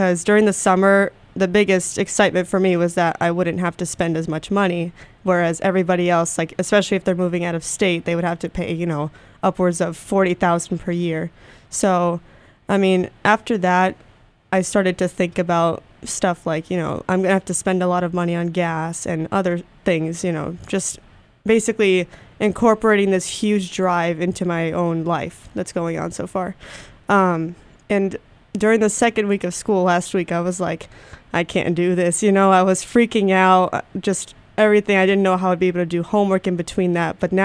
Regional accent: Holyoke, Massachusetts, United States; I'm from Holyoke, Massachusetts.

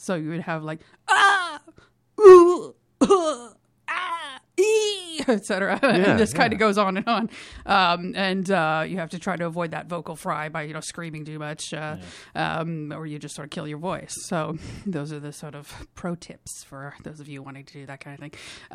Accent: Iowa, United States; when I was growing up in Iowa, where I'm from in the Midwest of the United States

